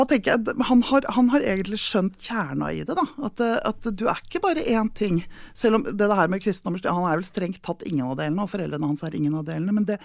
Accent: Northern Norway, Norway; jeg også egentlig fra Nord-Norge, selv om ingen hører det på dialekten min

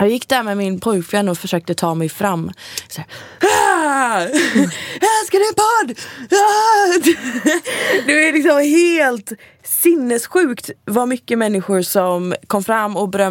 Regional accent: Gothenburg, Västra Götaland County, Sweden; Men hemma i Göteborg så är det verkligen, det är åkrar, det är hästar och det är kor

